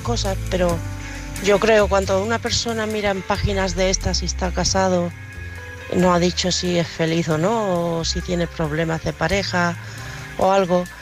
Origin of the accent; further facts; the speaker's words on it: Andalusia, Spain; accent: Andalusian; Perdón, soy un poco andaluza.